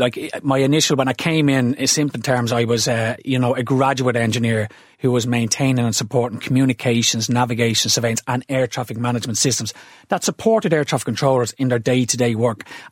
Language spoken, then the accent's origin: English; Ballymun, County Dublin, Ireland; that was my father looking at me growing up in Ballymun